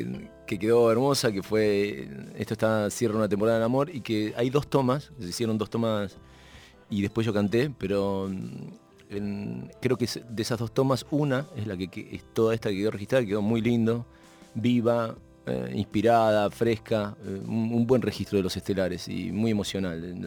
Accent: Junín, Buenos Aires Province, Argentina; born there; now in La Plata, Argentina; Hay de 6 músicos que estamos arriba del escenario, 4 nacimos en Junín, pero la banda es platense.

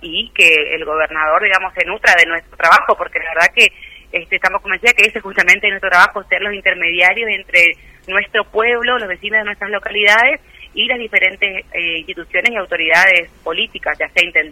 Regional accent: Paso de los Libres, Corrientes, Argentina; aprovechando la situación y que soy de Paso de los Libres

